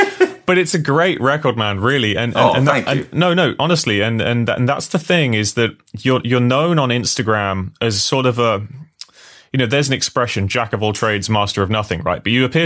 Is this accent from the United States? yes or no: no; United Kingdom; accent: English; But man, as English accent people, like, just saying any kind of French Canadian or French name is horrible.